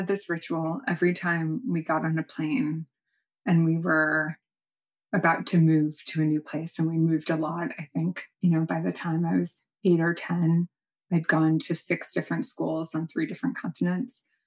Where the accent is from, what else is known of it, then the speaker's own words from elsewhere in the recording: New York City, New York, United States; born there; So my father is Tunisian. My mother is Swiss. I was born in New York City, and I have 3 passports